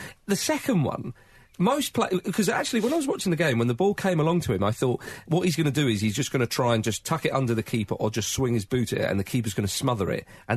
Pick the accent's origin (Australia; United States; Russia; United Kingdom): United Kingdom; England; We're English, we don't like that.